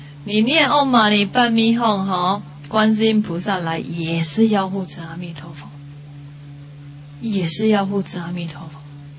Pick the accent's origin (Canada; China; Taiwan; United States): Taiwan; 在我们台湾那边